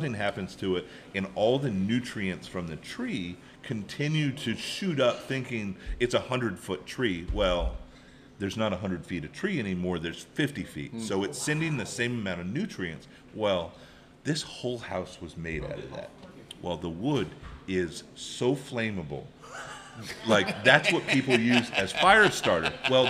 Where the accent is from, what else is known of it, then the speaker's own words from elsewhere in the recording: Virginia, United States; I grew up in Virginia.